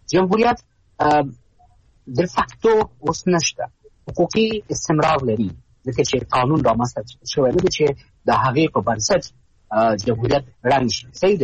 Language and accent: Pashto; Afghanistan; بالکل، نه یوازې د یو ډیپلوماټ په حیث بلکې د یو افغان په حیث زه خپل تشویش لرم.